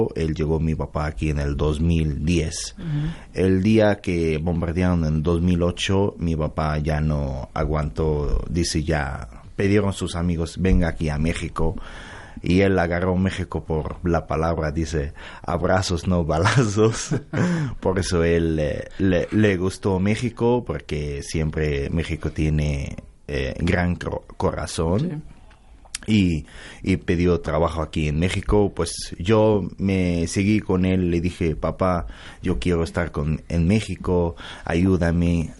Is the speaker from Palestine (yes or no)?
yes; Gaza Strip, Palestine; Spanish is a second language; Yo soy de Franja de Gaza.